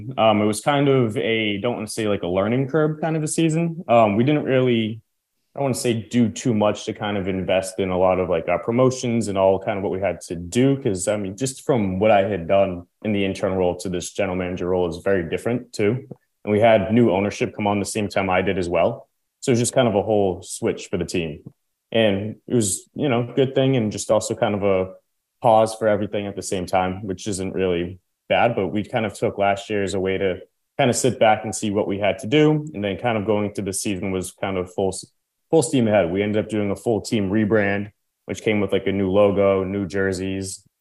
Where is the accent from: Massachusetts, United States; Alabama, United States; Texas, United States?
Massachusetts, United States; Lowell; So I grew up in Lowell, Massachusetts. So growing up in Lowell, we had the Lowell Spinners.